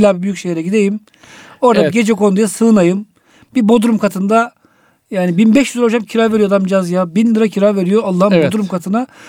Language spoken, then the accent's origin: Turkish; Istanbul, Turkey; born there; Ben İstanbul'da doğmuşum.